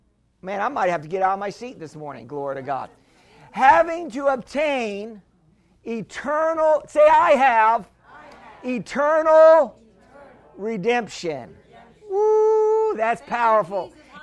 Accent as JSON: {"language": "English", "region": "Missouri", "country": "United States", "said": "I'm from, I'm from Missouri, the show me state, right?"}